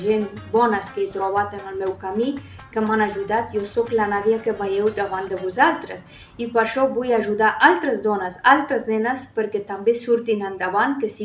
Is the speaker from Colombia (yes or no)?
no; Afghanistan; Catalan is a second language; M'agradaria molt viatjar al meu país, a l'Afganistan, per veure la meva família